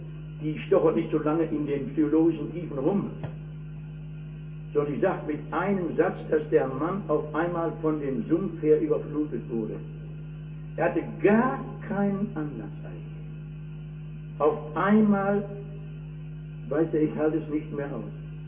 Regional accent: North Rhine-Westphalia, Germany; Ich komme aus dem Ruhrgebiet.

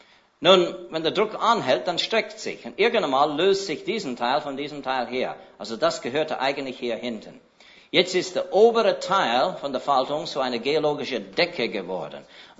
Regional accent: Switzerland; Das ist der Berg Bier bei Kandersteg bei uns in der Schweiz.

